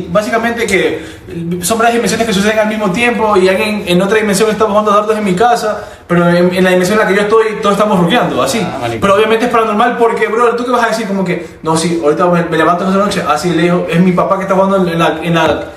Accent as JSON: {"language": "Spanish", "country": "Venezuela", "said": "Yo soy venezolano que está en mi"}